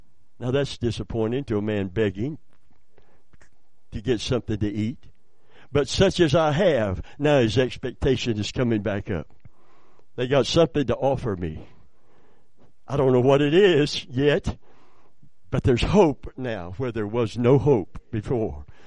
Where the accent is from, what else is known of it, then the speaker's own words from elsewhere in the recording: Kentucky, United States; it's because I'm from Kentucky, and every now and then the Kentucky comes out.